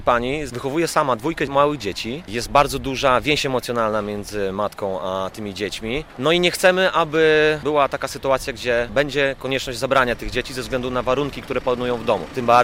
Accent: Łomża, Podlaskie Voivodeship, Poland; My jesteśmy wszyscy tutaj z Łomży

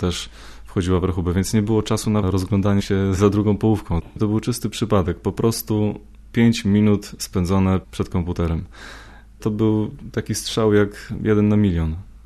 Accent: Jarnuty, Podlaskie Voivodeship, Poland; To jest mój dom rodzinny. Mieszkamy w Jarnutach koło Łomży. To są moje rodzinne strony

